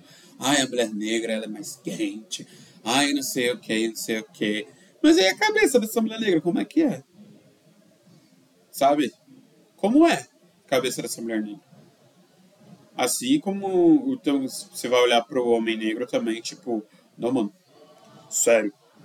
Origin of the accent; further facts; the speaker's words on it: São Paulo, Brazil; nascido e criado em São Paulo, na zona sul de São Paulo, né, perto do Capão Redondo, Jardim Ângela, Vila Gilda, Horizonte Azul, Vila do Sol, Jacira, Capela.